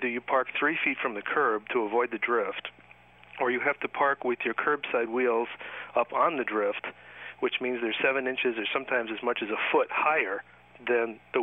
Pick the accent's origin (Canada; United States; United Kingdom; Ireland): United States; Milwaukee, Wisconsin; Milwaukee, Wisconsin.